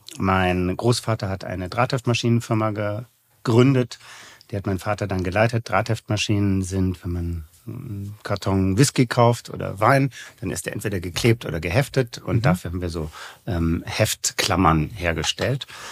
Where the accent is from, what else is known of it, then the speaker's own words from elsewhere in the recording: Bonn, North Rhine-Westphalia, Germany; von Bonn, wo ich herkomme